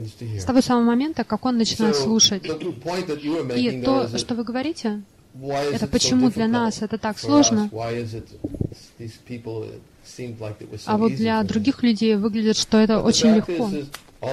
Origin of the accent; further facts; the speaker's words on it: United States; Я из Америки, там каждый очень яркий индивидуалист. И все люди очень гордые. Все большие индивидуалисты. И я вырос в такой культуре.